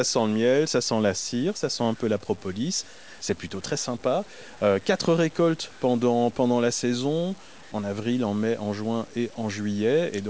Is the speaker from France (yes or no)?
no; Belgium; moved away as an adult; Je suis belge.